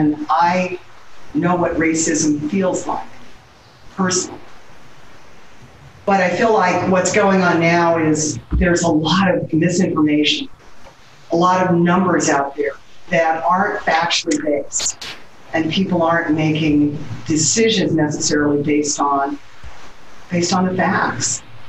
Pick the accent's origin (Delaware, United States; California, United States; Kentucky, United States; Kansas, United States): California, United States; Los Angeles; And I'm Black, I'm from the community, I'm from the Crenshaw District, and people expect a lot from you